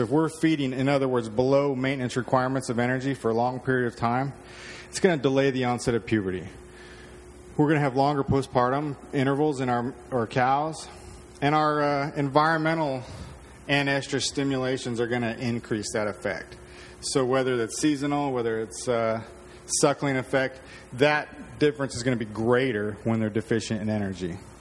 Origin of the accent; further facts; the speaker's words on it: Nevada, United States; Again, I grew up in Nevada, live in Wyoming.